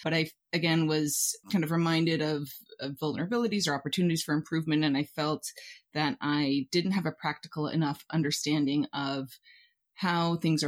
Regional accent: Alaska, United States; growing up in Alaska, which is a relatively young state, relatively young cities, and then comparing it to the Northeast, a city like New York, or even Europe

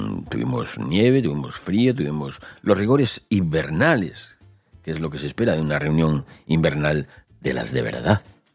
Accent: Grandas de Salime, Asturias, Spain; la que va desde aquí, desde mi pueblo, desde Grandes de Salime hasta Navia, que es una población costera que está a 70 kilómetros

